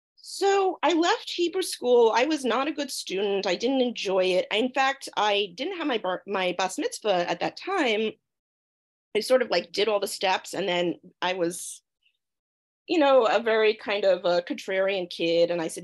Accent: Long Island, New York, United States; I grew up on Long Island. I'm an 80s kid. And I grew up in what I think is a fairly typical American Jewish milieu

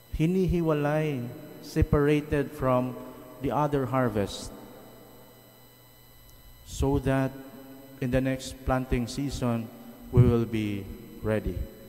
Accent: Caraga, Philippines; I am from Dinagat Islands, and my father was a farmer, and we used to farm rice.

